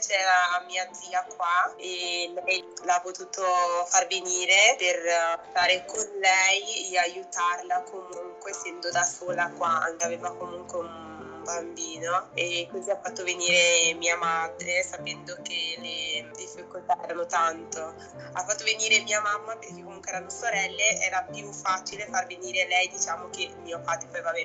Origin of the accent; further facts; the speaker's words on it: Guinea-Bissau; Italian is a second language; moved away as an adult; now in Italy; ho 29 anni e vengo dalla Guinea Bissau.